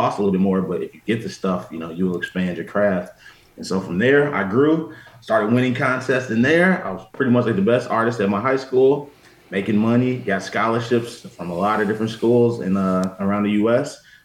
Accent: Chicago, Illinois, United States; also born or lived in Blue Island, Illinois; I was born in Blue Island, Illinois. I've lived all over Chicago, so from north, south, east to the west.

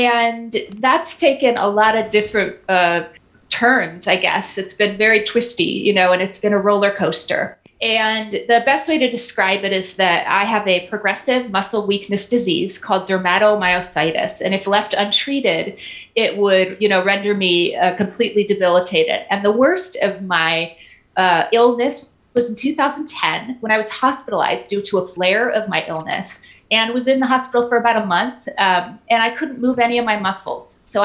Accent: California, United States; also born or lived in Michigan, United States / Arizona, United States; I was raised in Michigan and then Arizona and then California. So most of my upbringing was California.

